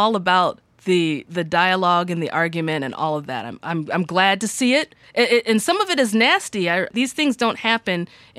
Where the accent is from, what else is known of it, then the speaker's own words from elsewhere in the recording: United States; growing up as a Nigerian American who's really awake and interested in both sides, like I grew up in the United States